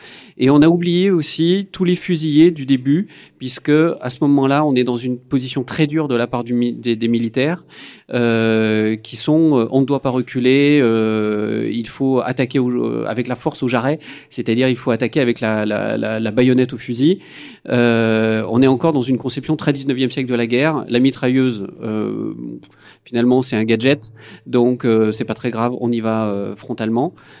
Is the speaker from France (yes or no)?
yes; Provence-Alpes-Côte d'Azur, France; nous, on vient de la région de Marseille, ça nous touche un peu. Mais on est aussi dans le sud ici